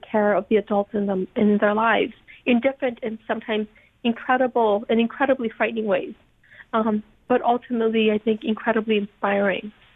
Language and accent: English; Loei, Thailand; growing up in Bambinai refugee camp on the lucky days